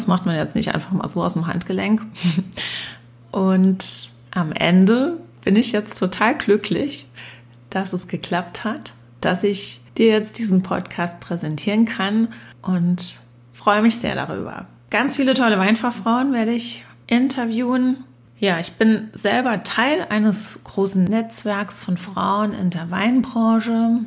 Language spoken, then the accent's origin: German; Rhineland-Palatinate, Germany; Ich komme aus Rheinhessen, dem größten deutschen Weinanbaugebiet. Ich bin in einem Weingut aufgewachsen, bin also quasi von Kind an mit dabei